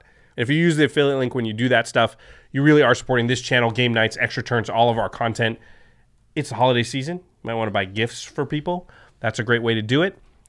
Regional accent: Portland, Oregon, United States; Well, next time, especially since I'm from Portland, but I was just there.

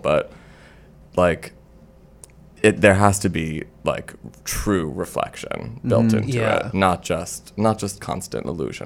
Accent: Urbana, Illinois, United States; And then did one-off performances in London and in Los Angeles and in my hometown of Urbana, Illinois, bringing it back full circle.

